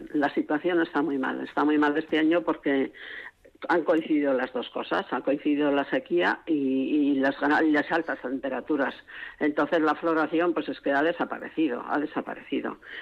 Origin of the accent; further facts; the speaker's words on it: Fresneda, Basque Country, Spain; yo en mi zona, que yo soy de Fresneda, de Valdegovía, de la zona de Valdegovía